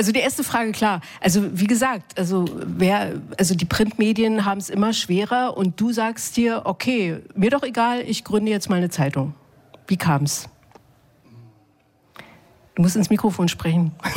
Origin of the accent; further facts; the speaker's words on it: East Germany, Germany; Nee, also ich bin im Osten aufgewachsen.